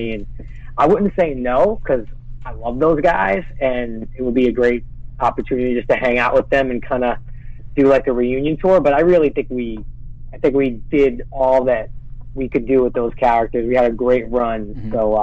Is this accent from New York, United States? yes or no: yes; Brooklyn, New York, United States; I grew up in Brooklyn, and we had some similar interests